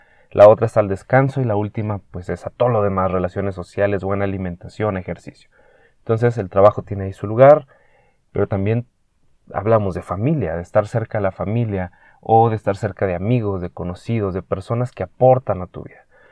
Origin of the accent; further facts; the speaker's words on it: Chihuahua, Mexico; now in Guadalajara, Mexico; vivo en Guadalajara, México, una de las tres ciudades más importantes del país. Yo originalmente vengo de Chihuahua, México, capital, que está al centro del estado de Chihuahua, cerca de Texas, Estados Unidos. Y es una ciudad de 1.200.000 habitantes.